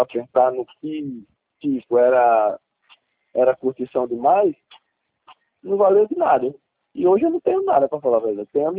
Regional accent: Coruripe, Alagoas, Brazil; now in Maceió, Brazil; eu sou de Coruripe. Eu moro em Maceió por causa da minha esposa. por causa do trabalho também

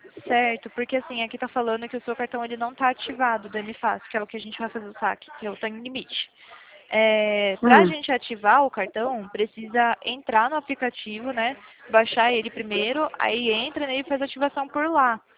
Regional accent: Atibaia, São Paulo, Brazil; eu sou de Atibaia, São Paulo, tá? Bem interior de São Paulo.

